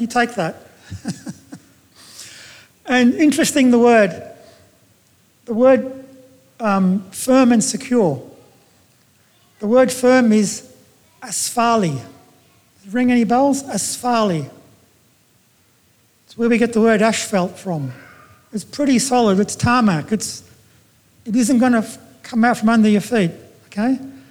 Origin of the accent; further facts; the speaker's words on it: Malta; I'm from Malta.